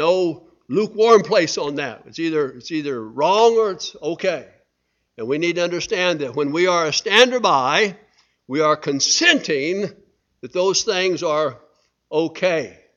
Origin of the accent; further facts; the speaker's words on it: United States; I was born physically free because I'm an American. Thank God for that. Amen. And let me say too about that, that though my freedom cost me nothing, I was born into a free family and in a free land